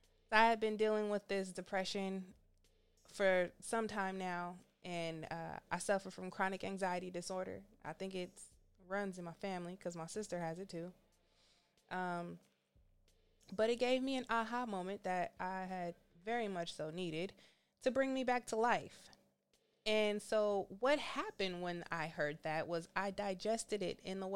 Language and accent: English; Richmond, California, United States; I was born and raised in Richmond, California, Rich City, and grew up in a community apartment complex called John F. Kennedy Manor on the south side of Richmond.